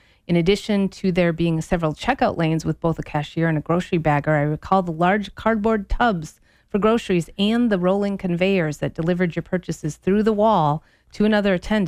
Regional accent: Stillwater, Minnesota, United States; I grew up in Stillwater, Minnesota, and we had Holly's Supermarket

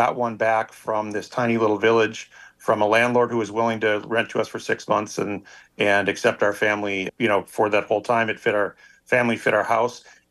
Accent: Minnesota, United States; We wanted to be somewhere warm because we're from Minnesota

